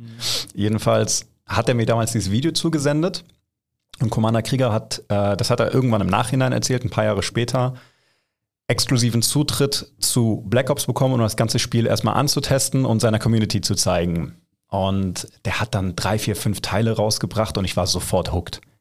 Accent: Germany; Und beide hier geboren, beide hier gelernt, beide hier studiert. Das heißt, wir sind eigentlich Deutsche, aber natürlich mit Migrationshintergrund

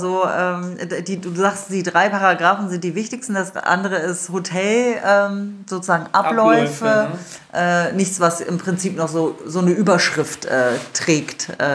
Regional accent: Wolfsburg, Lower Saxony, Germany; Also ich bin ja in Wolfsburg groß geworden, von daher bin ich ja auch mit vielen Italienern groß geworden

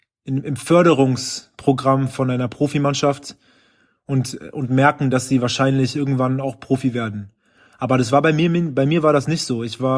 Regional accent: Berlin, Germany; born or raised there

